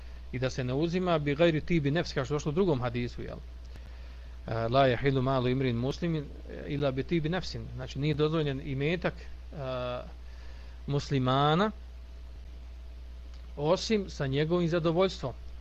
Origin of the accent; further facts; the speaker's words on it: Bosnia & Herzegovina; porezi koji postoje danas na zapadu i koji postoji kod nas u Bosni